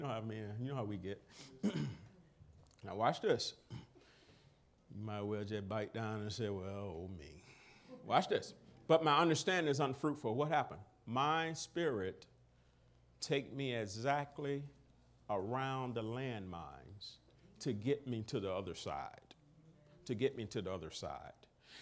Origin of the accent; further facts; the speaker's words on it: Alabama, United States; I am from Alabama. What I'm doing in Washington State, man?